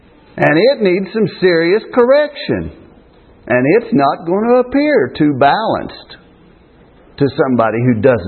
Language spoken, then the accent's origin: English; Purdy, United States; Yesterday, preaching in Purdy, my hometown, where everybody knows me, some of the people I went to school with 40 years ago, went to school with them all my life.